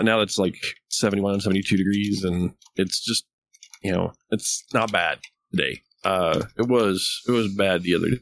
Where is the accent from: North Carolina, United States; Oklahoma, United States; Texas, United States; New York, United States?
Oklahoma, United States; I come from Oklahoma. This is nothing.